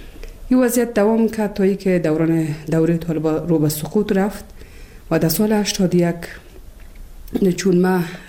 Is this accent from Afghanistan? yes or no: yes; Kabul, Afghanistan; born or raised there; also born or lived in Bamyan